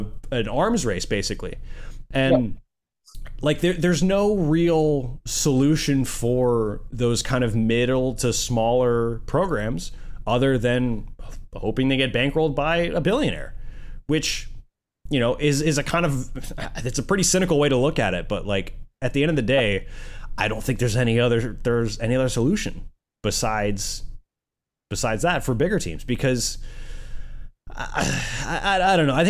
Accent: the South, United States; Like, you know, I grew up in the South.

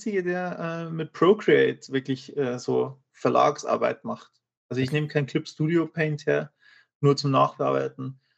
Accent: Bavaria, Germany; ich wohne halt in einer richtig alten, historischen, kleinen Stadt in Bayern

